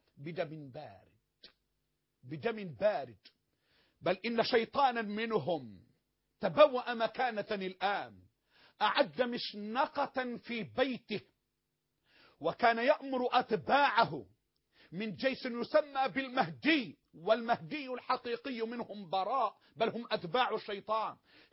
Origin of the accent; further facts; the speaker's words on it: Egypt; أنا مسلم مصري